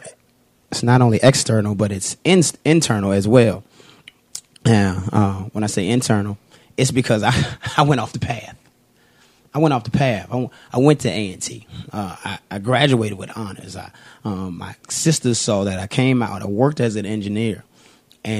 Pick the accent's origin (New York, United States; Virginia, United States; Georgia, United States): Virginia, United States; Richmond; Richmond, Virginia.